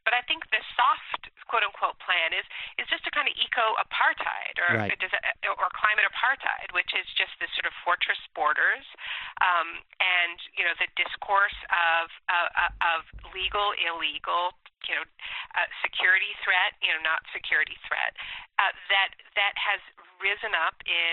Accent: Canada; now in United States; I'm Canadian. I've been living in the States for a little while now.

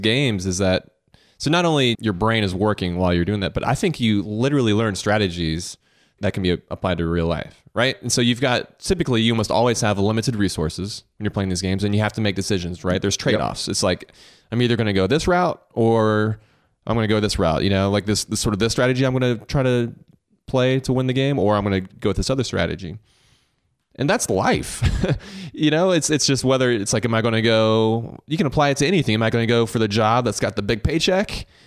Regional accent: Augusta, Georgia, United States; I grew up in Augusta, so I was playing golf literally every day.

